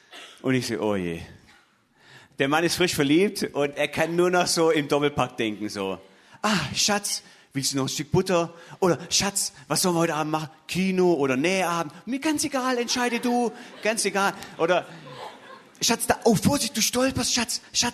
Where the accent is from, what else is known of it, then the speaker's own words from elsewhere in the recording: Stuttgart, Baden-Württemberg, Germany; now in Schorndorf, Germany; Ursprünglich komme ich von Stuttgart und jetzt in Schondorf.